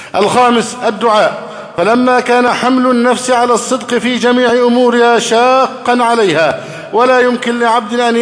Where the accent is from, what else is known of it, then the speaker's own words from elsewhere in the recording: Egypt; اللهم احفظ بلدنا مصر أمنا أمانا، سخاء رخاء، وسائر بلاد